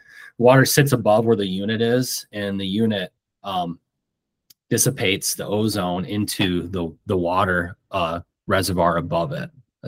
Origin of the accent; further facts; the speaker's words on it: Midwest, United States; I'm from the Midwest, so this is Midwest goodbye.